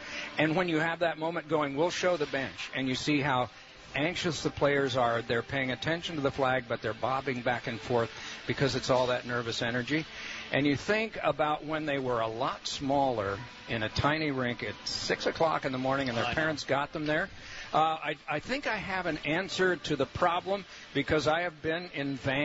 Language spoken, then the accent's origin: English; Indiana, United States; I was raised in Indiana